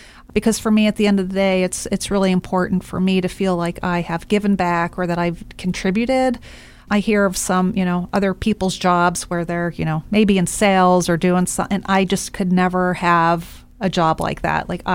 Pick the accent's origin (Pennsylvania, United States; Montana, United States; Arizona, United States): Pennsylvania, United States; And so, you know, I grew up in a outside of Pittsburgh in a steel town.